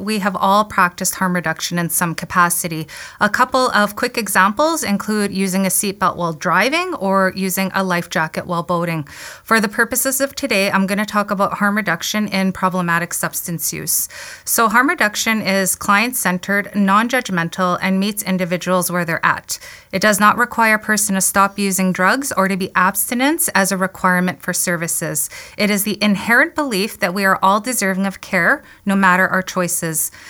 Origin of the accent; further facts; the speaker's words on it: Manitoba, Canada; I grew up in Kinosau CP Cree Nation